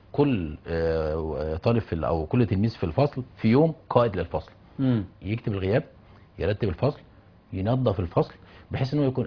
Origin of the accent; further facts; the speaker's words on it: Egypt; انت ليه تجيبه من اليابان اللي هي كوكب لوحده تطبقه عندنا في مصر؟